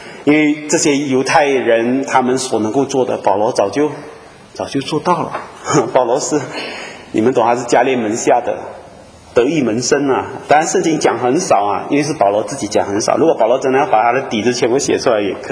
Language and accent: Chinese; Malaysia; 在教会长大，我在马来西亚长大嘛，我从我在爸爸的教会一直到我在北美相当长的时间了